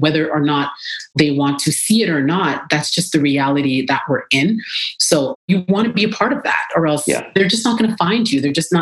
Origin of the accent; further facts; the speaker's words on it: Toronto, Ontario, Canada; You knew that I was from Toronto before we even came on that podcast, right?